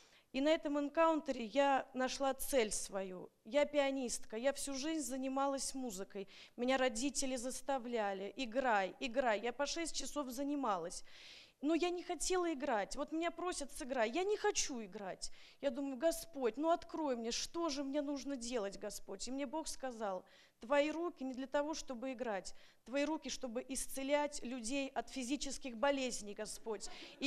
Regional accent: Moscow, Russia; now in Seattle, United States; я из Москвы, я в Сиэтле недавно

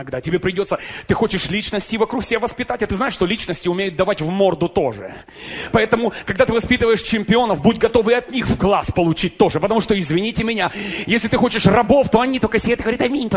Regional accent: Ukraine; born there; Да я вообще украинец, да и я на Украине родился, русский, вообще не понять, кто я.

